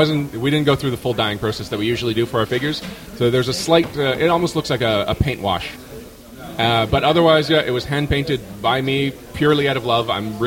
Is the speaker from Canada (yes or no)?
yes; Montreal, Quebec, Canada; this figure that I'm very familiar with from my childhood was from my hometown